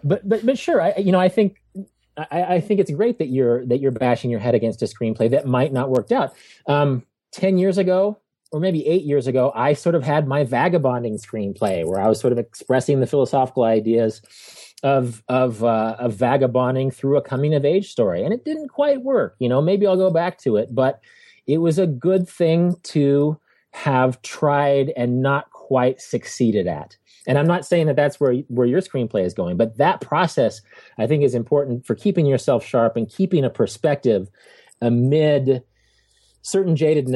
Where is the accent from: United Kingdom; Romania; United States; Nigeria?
United States; Wichita, Kansas; I'm from Wichita, Kansas.